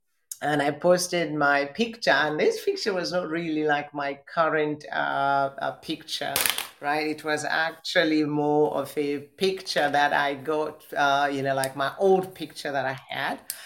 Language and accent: English; Zimbabwe; So I joined one group, and most of them, they are actually from Zim. I'm from Zimbabwe.